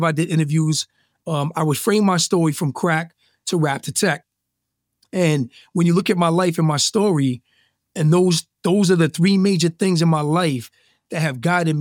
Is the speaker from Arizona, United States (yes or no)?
no; Newport, Rhode Island, United States; born there; also born or lived in Brooklyn, New York; I was born in Newport, Rhode Island, and then Brooklyn's my second home, New York City.